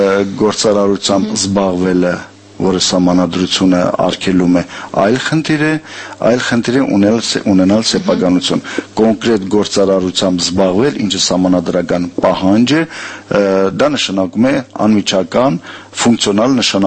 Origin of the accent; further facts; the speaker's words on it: Sarnaghbyur, Shirak, Armenia; born there; մեր գյուղում, Սառնաղբյուր գյուղում, որտեղ ես ծնվել եմ